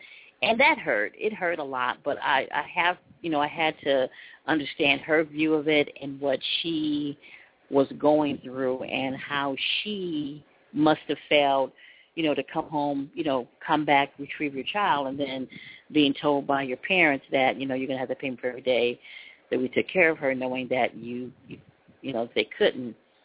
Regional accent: Mississippi, United States; born there; I was born actually in Mississippi, so she packed up, had me in Mississippi, left me with my grandmother

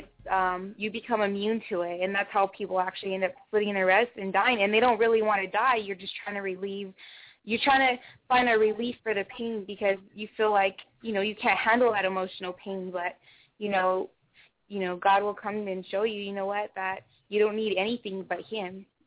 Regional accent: San Diego, California, United States; I had to go through a lot growing up in San Diego and streets

